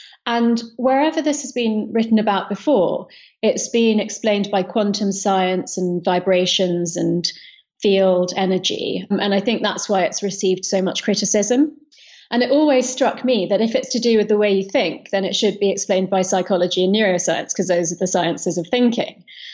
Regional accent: London, United Kingdom; I grew up in London with Indian parents

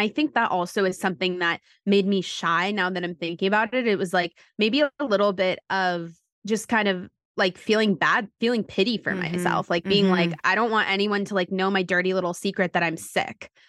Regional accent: New York City, New York, United States; Growing up in New York City, and, you know, around great food, healthy options, like a lot of options even

